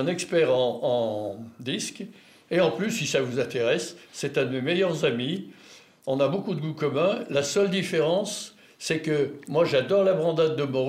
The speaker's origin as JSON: {"language": "French", "country": "United Kingdom", "accent": "English", "second_language": "French", "said": "votre patience infinie pour mon épouvantable accent anglais."}